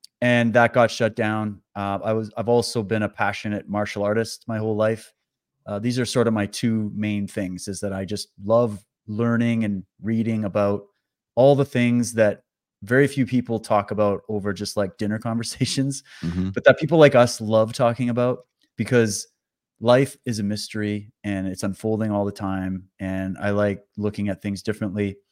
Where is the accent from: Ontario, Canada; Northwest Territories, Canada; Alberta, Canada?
Alberta, Canada; I live in British Columbia, Canada, born and raised in Canada. I was born in Alberta, actually.